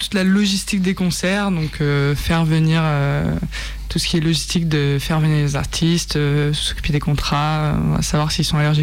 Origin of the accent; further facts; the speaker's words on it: Nîmes, Occitanie, France; parce que je suis originaire de Nîmes.